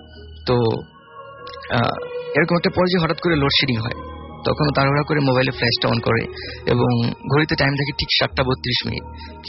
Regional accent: Uttara, Dhaka Division, Bangladesh; Hello listeners … from Uttara.

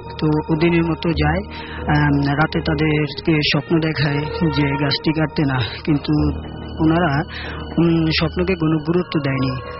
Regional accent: Bhola, Barisal Division, Bangladesh; আমি ভোলা থেকে এসেছি।

